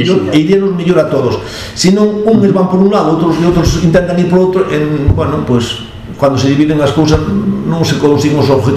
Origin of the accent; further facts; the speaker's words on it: Galicia, Spain; Decir, somos galegos siempre